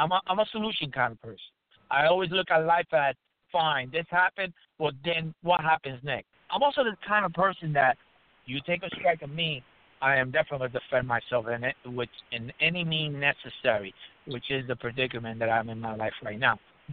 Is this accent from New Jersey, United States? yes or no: yes; Newark, New Jersey, United States; because when I grew up in the South Newark, right? Then from there, I went to Sussex Avenue School.